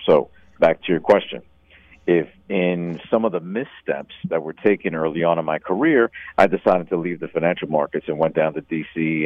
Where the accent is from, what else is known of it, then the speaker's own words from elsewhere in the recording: New York City, New York, United States; also born or lived in Washington, D.C.; now in Dallas, United States; So I'm born and raised in New York City. Been down here in Dallas, Texas for about 5 years now.